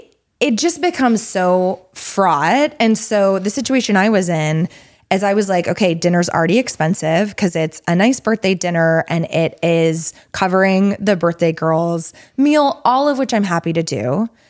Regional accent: Florida, United States; where I grew up in Florida, a beer, a cocktail, a martini, was if you're going to imbibe.

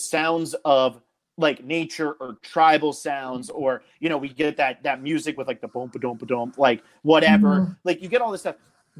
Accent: New Jersey, United States; I'm from New Jersey. I say Moomint.

